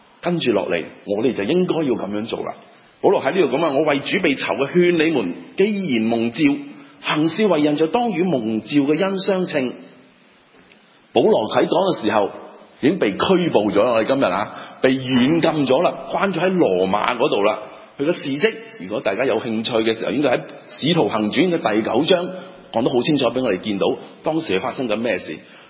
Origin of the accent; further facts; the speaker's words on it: China; 謙虛温柔忍耐是我們中國人的美德來的，是不是？